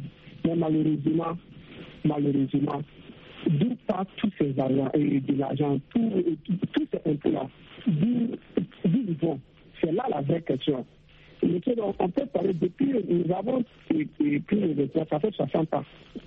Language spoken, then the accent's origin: French; Burkina Faso; Par exemple, chez nous, au Burkina Faso, les journaux ne font que sortir des rapports